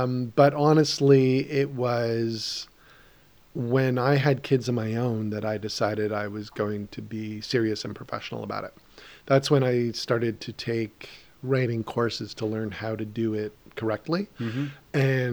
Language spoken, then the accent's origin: English; Ottawa, Ontario, Canada; we're both from Ottawa.